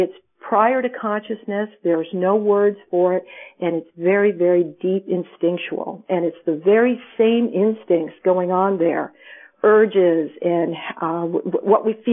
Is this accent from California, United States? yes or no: no; Michigan, United States; when I was a kid, I grew up in Michigan, and right now I happen to be in Michigan, and it's a beautiful springtime weather here.